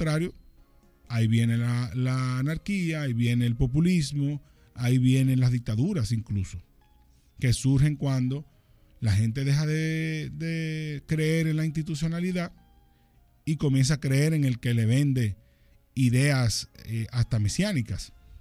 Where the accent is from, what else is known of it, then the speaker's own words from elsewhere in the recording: Dominican Republic; Nosotros como latinoamericanos, como dominicanos, tenemos que apostar